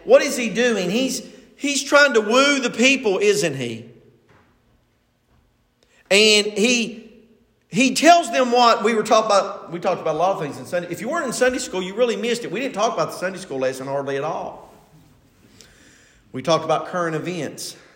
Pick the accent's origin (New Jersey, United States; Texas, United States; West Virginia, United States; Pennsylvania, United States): West Virginia, United States; Delbarton; I was raised in Dale Barton.